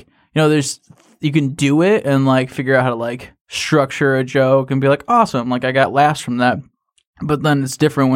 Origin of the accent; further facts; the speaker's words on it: Buchanan, Michigan, United States; I'm 21. I'm from Buchanan, Michigan.